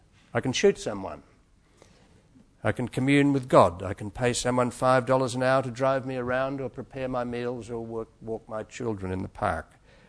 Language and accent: English; Melbourne, Victoria, Australia; moved away; And the fact that I'd said I came from Melbourne in Australia, it was just... It didn't matter.